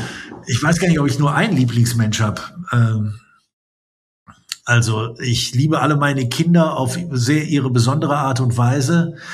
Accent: Essen, North Rhine-Westphalia, Germany; Rein physisch ist es natürlich meine Heimatstadt Essen. Und diese Heimatstadt Essen, die ja sehr grau ist, so ein Pepita-Schick hat, wo wirklich nichts Besonderes ist.

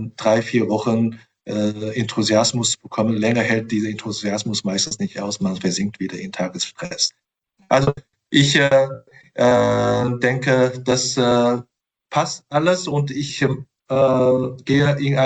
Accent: China; oder um von deutschen Kanzler, ich bin ja Chinese, zu sprechen

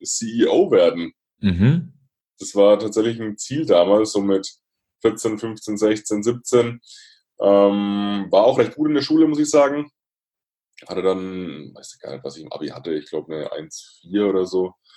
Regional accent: Bavaria, Germany; Also ich bin Franke, ich komme aus der Nähe von Würzburg, so zwischen Würzburg und Schweinfurt an der Mainschleife bin ich geboren und ja, bin in einem bäuerlichen Umfeld groß geworden.

